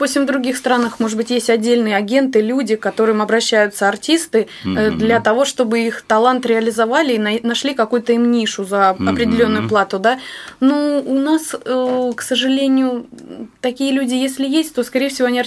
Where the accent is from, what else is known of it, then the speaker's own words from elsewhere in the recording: Krasnodar Krai, Russia; Вот, и потом я сама из Краснодарского края.